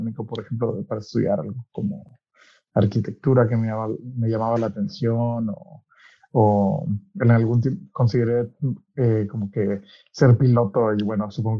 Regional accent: Mexico City, Mexico; born there; Yo soy mexicano, nací en la Ciudad de México, y llevo trabajando en cocina y en restaurantes desde que tenía 17

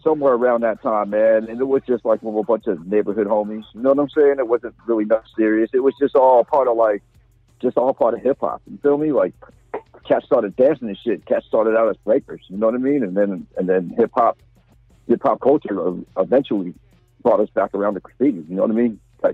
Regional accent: San Francisco, California, United States; I'm originally from Park Merced, which is kind of an extension of Sunset

